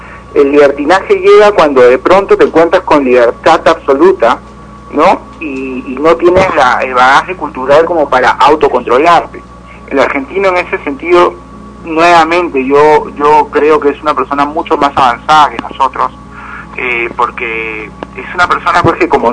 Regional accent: Lima, Peru; De pronto es por lo que ella es de acá de Arequipa, yo soy de Lima

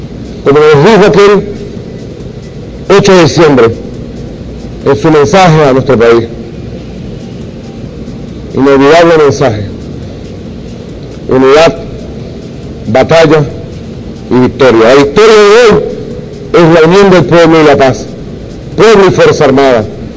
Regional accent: Venezuela; los llamamos también a la paz, como venezolanos y venezolanas, a la paz.

